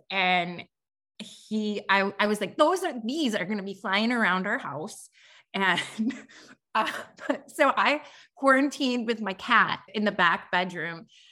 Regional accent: Chicago, Illinois, United States; I'm from Chicago area.

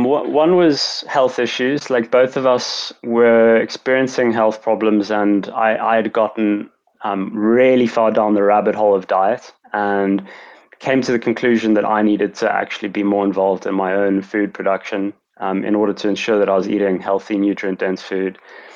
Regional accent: South Africa; I'm actually South African

